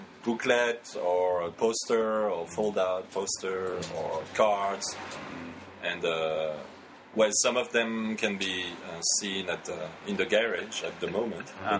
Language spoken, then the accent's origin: English; France; English is a second language; moved away as an adult; also born or lived in Paris; now in Berlin, Germany; I come from France. I moved to Berlin around 8.5 years ago because I could not stand Paris anymore. I was living in Paris before Berlin. I don't come from Paris, but I was living in Paris.